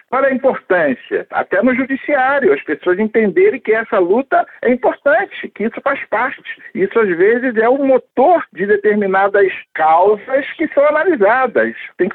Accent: Brazil; Eu faço questão de ser, eu sou negro brasileiro. Então, eu sou brasileiro, eu sou fruto dessa miscigenação que nós temos no nosso país

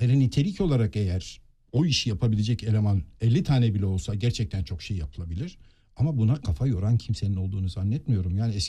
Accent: Şanlıurfa, Turkey; Ben Urfalıyım.

